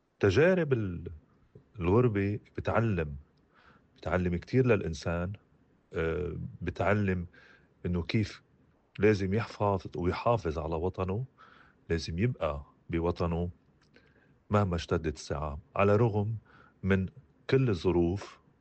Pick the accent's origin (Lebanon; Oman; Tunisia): Lebanon; قلت له أنا لبناني ورح ضل لبناني